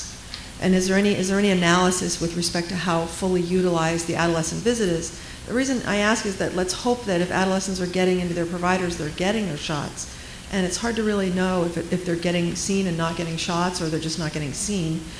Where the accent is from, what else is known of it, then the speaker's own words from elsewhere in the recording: California, United States; from California